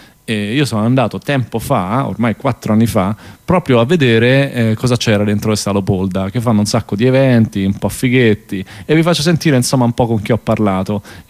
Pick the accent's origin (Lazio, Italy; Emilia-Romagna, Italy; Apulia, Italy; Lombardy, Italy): Apulia, Italy; Io sono cresciuto davanti all'Albania